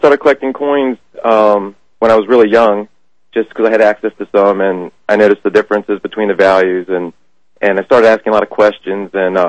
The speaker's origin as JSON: {"language": "English", "town": "Washington", "region": "District of Columbia", "country": "United States", "tie": "born or raised there", "said": "And I grew up actually in Washington, D.C. I was born in Washington, D.C., and I lived in the suburbs."}